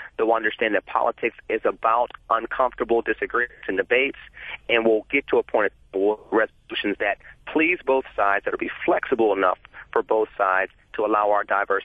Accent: United States; as an American people collectively, we have forgotten that.

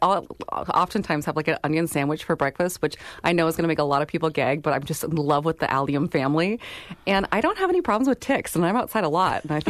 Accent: Washington, United States; When I grew up in Washington State, there was a commune up the road from us

